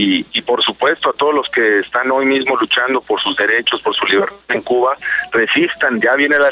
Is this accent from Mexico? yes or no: yes; Mexico; involucrar a extranjeros como nosotros, los mexicanos, como los españoles, los suecos